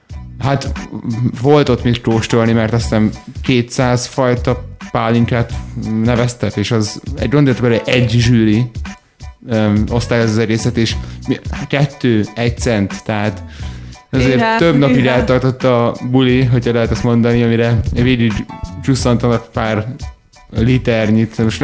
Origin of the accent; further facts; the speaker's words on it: Füzesabony, Heves, Hungary; Ahol én lakott Fizesabonyban, nem Pesten, hanem Fizesabonyban, ahol születtem, nem születtem, ahol felneveltettem.